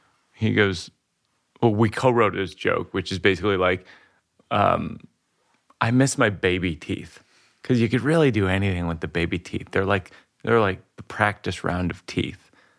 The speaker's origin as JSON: {"language": "English", "region": "Massachusetts", "country": "United States", "tie": "born or raised there", "said": "And it's a great organization, and it's one that we grew up around in Massachusetts."}